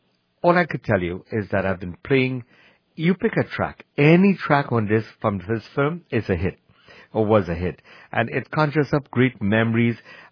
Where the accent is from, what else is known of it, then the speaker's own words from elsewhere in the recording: Trinidad & Tobago; I'm from Trinidad, the Caribbean, and we have many, many movie houses.